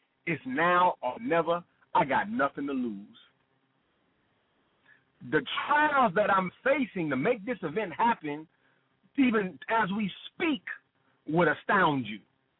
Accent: St. Louis, Missouri, United States; moved away as an adult; now in Atlanta, United States; Born and raised in St. Louis, Missouri. I left St. Louis, Missouri to pursue the music industry as a producer. And I moved to Atlanta, Georgia in 1994.

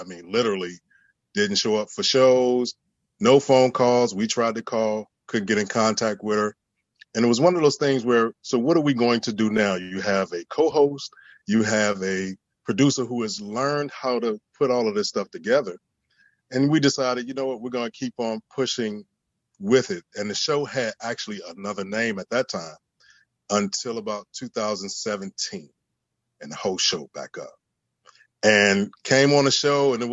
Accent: Petersburg, Virginia, United States; now in New Jersey, United States; Born and raised in Petersburg, Virginia.

